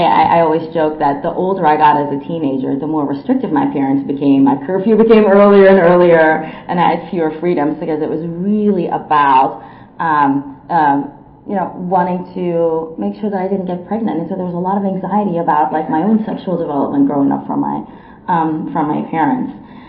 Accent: North Carolina, United States; my family is we're from North Carolina

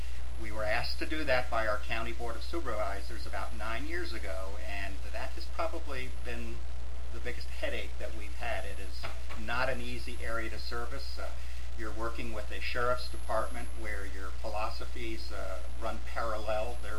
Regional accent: Quad Cities, United States; But if you go around and you tell people that I'm from the Quad Cities, they kind of look at you with glazed eyes and as such.

